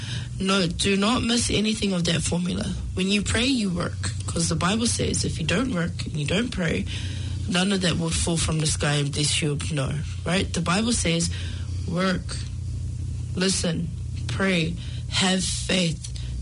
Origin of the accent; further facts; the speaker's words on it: South Auckland, Auckland, New Zealand; a young Pacific Islander growing up in South Auckland